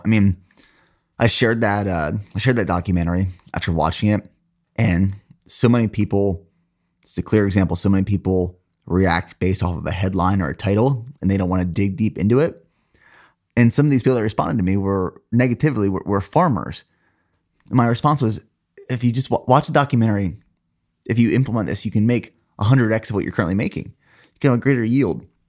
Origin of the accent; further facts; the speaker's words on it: Pennsylvania, United States; Growing up in Pennsylvania, we had some amazing topsoil. That's why we have so many like really good farms up there.